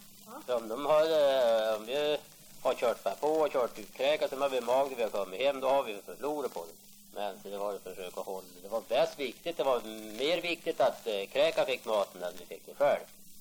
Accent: Tärna, Västerbotten County, Sweden; då vi säger vi kommer från Tärna

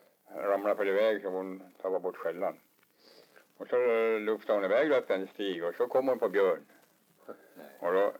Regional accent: Kajsnes, Sweden; born there; Kajsnes, men jag var född i Kajsnes.

